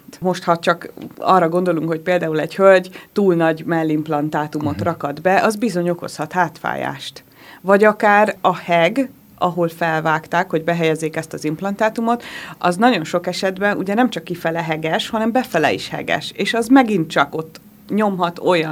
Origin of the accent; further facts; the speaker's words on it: Kőszeg, Vas, Hungary; annó Kőszegen, mert én onnan származom